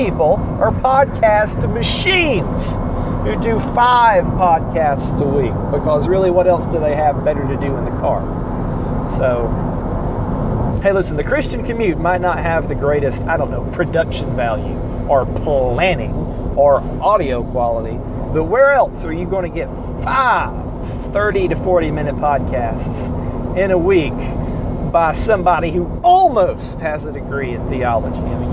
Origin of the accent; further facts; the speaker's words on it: the South, United States; I'm from the South.